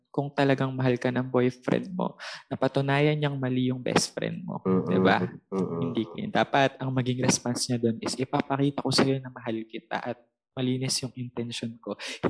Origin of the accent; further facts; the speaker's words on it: Central Luzon, Philippines; I'm from Bulacan.